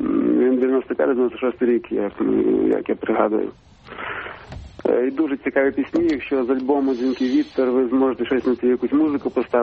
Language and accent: Ukrainian; Khmelnytskyi, Khmelnytskyi Oblast, Ukraine; first language Russian; Ukrainian is a second language; Я там народився, виріс, навчався в школі, але під час навчання моя рідна мова була російська, я і зараз спілкуюся російською мовою